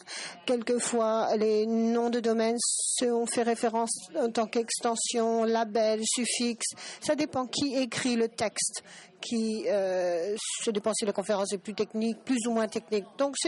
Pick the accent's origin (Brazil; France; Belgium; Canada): Brazil; moi, je suis du Brésil, donc je pourrais enregistrer